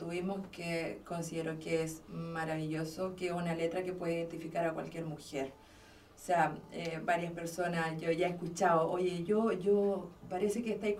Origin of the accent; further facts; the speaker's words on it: Chile; Como chilenas, seguimos escuchando